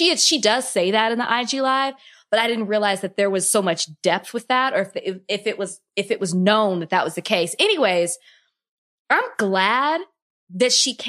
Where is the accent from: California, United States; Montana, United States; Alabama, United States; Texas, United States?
Texas, United States; Dallas; I'm from Dallas.